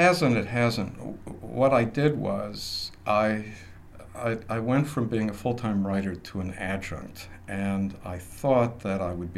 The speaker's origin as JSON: {"language": "English", "region": "Minnesota", "country": "United States", "said": "It's a wonderful area for writers. I'm from Minnesota, and there are plaques for Sinclair Lewis, F. Scott Fitzgerald, Robert Bly was around when I grew up"}